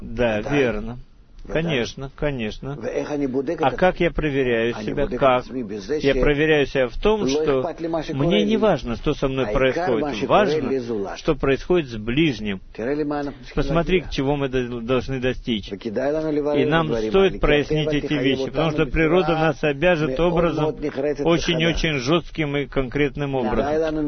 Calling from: Ashkelon, Southern District, Israel; я из Ашкелона.

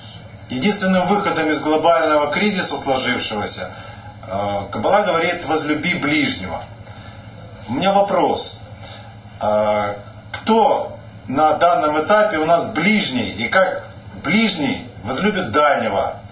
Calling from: Odesa, Odesa Oblast, Ukraine; из Одессы.

